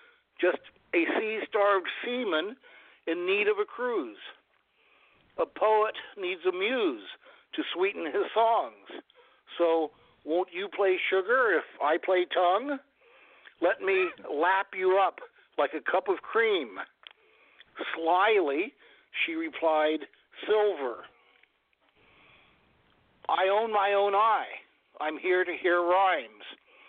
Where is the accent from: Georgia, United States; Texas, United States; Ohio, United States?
Ohio, United States; Germantown; also born or lived in Farmersville; Well, I hail from Germantown, Ohio. That's a small town near Dayton. And when I was in sixth grade in school, I moved to an even smaller town 4 miles away. It's called Farmersville, a very descriptive name for the community.